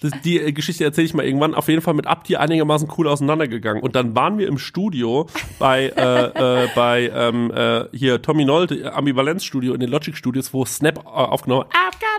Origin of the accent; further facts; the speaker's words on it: Frankfurt, Hesse, Germany; als Frankfurter.